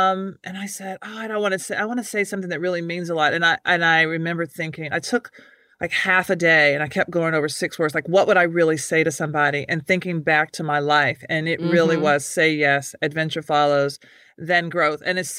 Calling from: Washington, District of Columbia, United States; I'm actually in Washington, D.C.

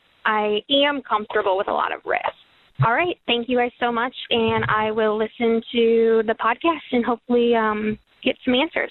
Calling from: Tampa, Florida, United States; I'm calling from Tampa, Florida.

